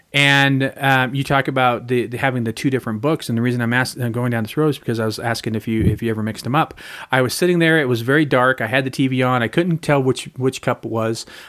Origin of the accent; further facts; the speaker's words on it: Fresno, California, United States; When I was growing up in Fresno, I had my mom had bought me this little black and white television